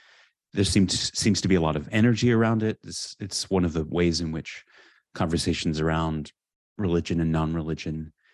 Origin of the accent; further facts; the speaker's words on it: California, United States; I mean, I grew up in California in a suburb, and I was raised in a religious community.